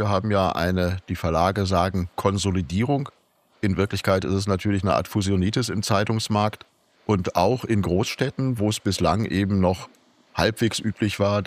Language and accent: German; Dortmund, North Rhine-Westphalia, Germany; Meine Heimatstadt Dortmund, ich komme ja ursprünglich aus dem Ruhrgebiet